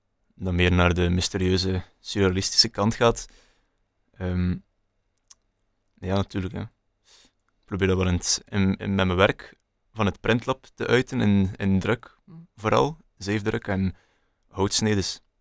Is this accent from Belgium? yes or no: yes; Bruges, Flanders, Belgium; Maar natuurlijk, ik ben van Brugge. Ik pendel.